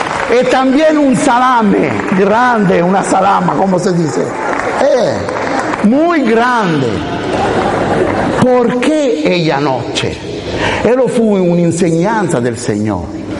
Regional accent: Italy; Spanish is a second language; Soy italiano y vivo en Roma.

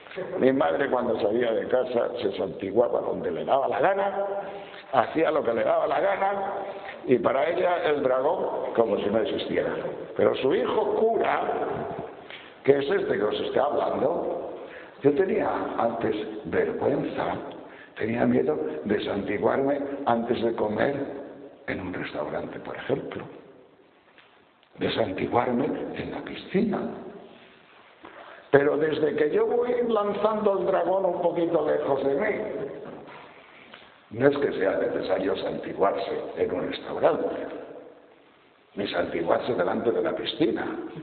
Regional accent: Madrid, Community of Madrid, Spain; ¿De dónde sois? Decíamos, de Madrid.

